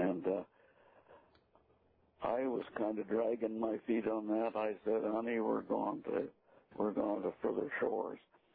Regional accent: United States; born there; I was born in America, and I've read the I haven't always done the right things, but I was reading the Bible when I was a young kid

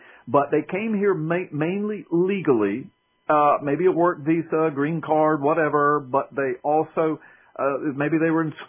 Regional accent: Clearwater, Florida, United States; born there; Well, I was born in Clearwater, Florida, all right? American soil, back in the 50s, okay?

